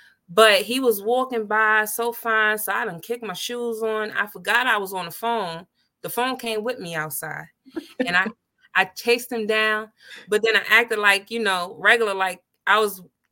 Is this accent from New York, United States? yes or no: yes; New York, United States; I'm from New York. I was born there, raised there, loved there, but I don't live there.